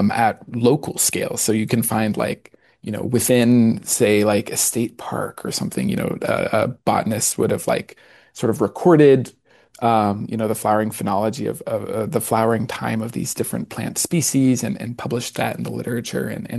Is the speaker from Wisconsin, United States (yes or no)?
no; Arkansas, United States; Monarda fistulosa is one that I grew up around in Arkansas, and it's kind of followed me my whole life.